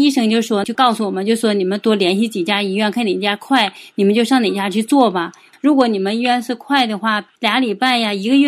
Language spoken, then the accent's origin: Chinese; Shenyang, Liaoning, China; 我是沈阳人呢，